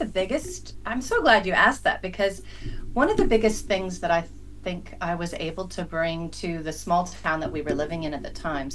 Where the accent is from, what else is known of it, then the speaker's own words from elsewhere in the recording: Oregon, United States; now in New Zealand; I was a kid growing up in Oregon, and then I'd say that here in New Zealand, and it was, you know, met with a lot of confusion.